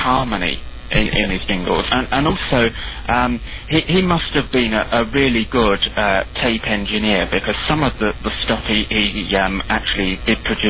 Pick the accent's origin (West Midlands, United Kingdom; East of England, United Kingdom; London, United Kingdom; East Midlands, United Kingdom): London, United Kingdom; born there; I was born in London. And I was born in September 1970, so that actually makes me 29 at the moment.